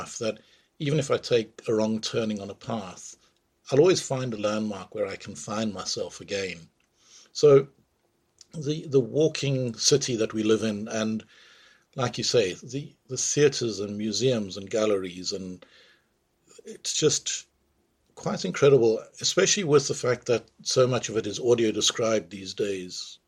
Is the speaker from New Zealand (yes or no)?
no; South Africa; now in London, United Kingdom; growing up in South Africa